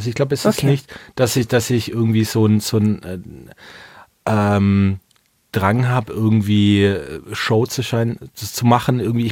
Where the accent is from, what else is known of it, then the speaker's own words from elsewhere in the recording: Baden-Württemberg, Germany; als Schwabe